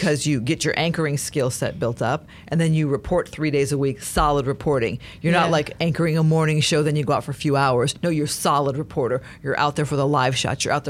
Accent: Tucson, Arizona, United States; You know, I was from Tucson, Arizona.

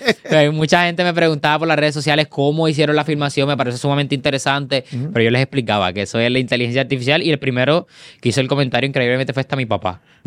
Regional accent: Cidra, Puerto Rico; Fui conociendo más géneros musicales cuando entro a una escuela de música especializada allá en mi pueblo de Sidra.

